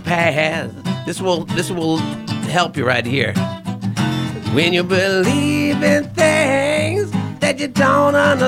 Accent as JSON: {"language": "English", "town": "Fort Lauderdale", "region": "Florida", "country": "United States", "tie": "born there", "said": "Wow, I was born in Fort Lauderdale."}